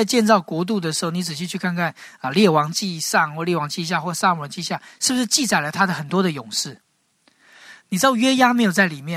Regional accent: China; 哎呀，这就是我们中国人常说的一个成语，叫做口蜜腹剑啊

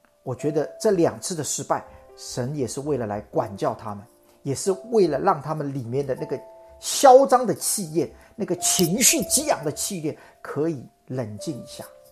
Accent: China; 我们中国人有一句古话叫兼听则明，偏听则暗

